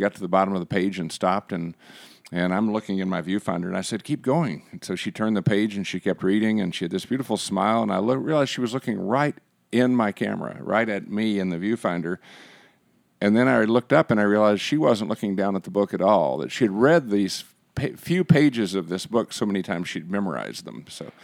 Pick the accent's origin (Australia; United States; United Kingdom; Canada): United States; San Angelo, Texas; I'm from San Angelo. So right. It's the common West Texas thing with the two of us.